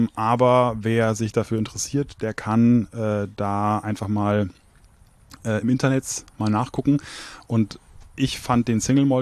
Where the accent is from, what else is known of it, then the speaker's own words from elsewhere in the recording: Bavaria, Germany; ob ich als Franke da reingehen sollte